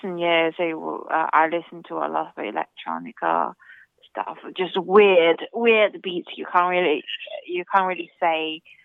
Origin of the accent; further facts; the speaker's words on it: Shenzhen, Guangdong, China; English is a second language; also born or lived in Beijing; I was born in Beijing, but I grew up in Shenzhen near Hong Kong.